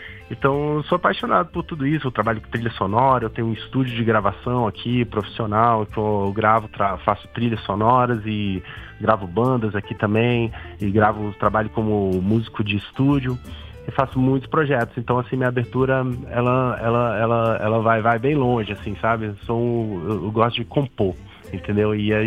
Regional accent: Brazil; E ao mesmo tempo eu também sou brasileiro

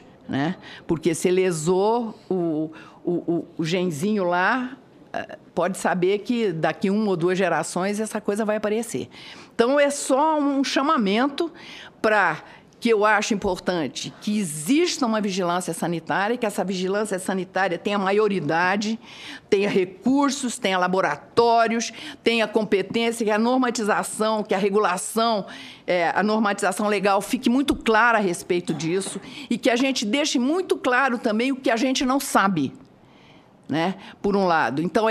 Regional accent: Brazil; Nós somos do Brasil mesmo, eu adoro isso aqui

